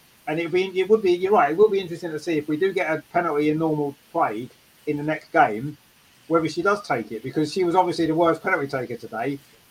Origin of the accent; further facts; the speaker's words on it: England, United Kingdom; to be fair, we can't talk being English because we've lost numerous penalty shootouts over the years.